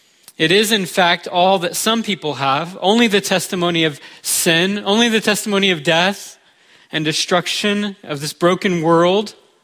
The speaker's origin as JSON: {"language": "English", "country": "United States", "said": "I said, \"Yeah, I'm an American.\""}